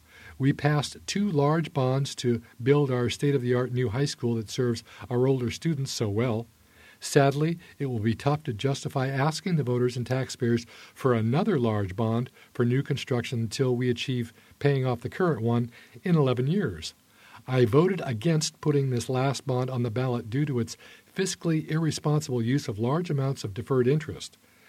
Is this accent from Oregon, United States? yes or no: yes; Silverton, Oregon, United States; also born or lived in Mount Angel; Born and raised in the Silverton-Mount Angel area, I attended Monitor Elementary, Silverton Union High, and OIT. After 2 years engineering for Boeing, I returned home to manage the family farm.